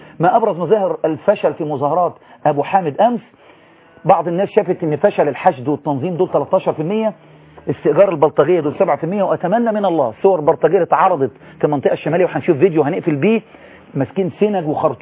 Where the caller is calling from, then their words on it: Sohag, Sohag Governorate, Egypt; انا من سوهاج حي غرب منطقه اسمها الشهيد عبد المنعم رياض.